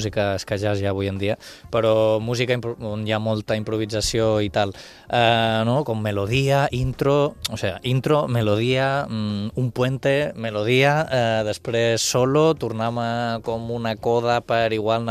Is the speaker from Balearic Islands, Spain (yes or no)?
yes; Balearic Islands, Spain; accent: Ibizan; no sé si entenen el meu accent ibisanc